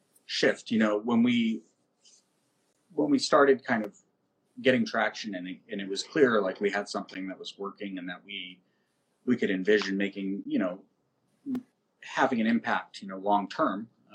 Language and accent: English; Boston, Massachusetts, United States; now in Portland, United States; I'm from Boston. Chris is from Boston.